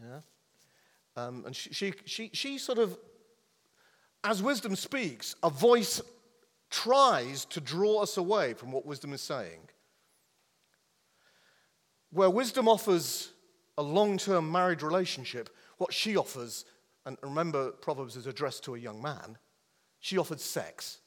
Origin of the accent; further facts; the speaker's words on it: Ireland; I married an English woman and I'm Irish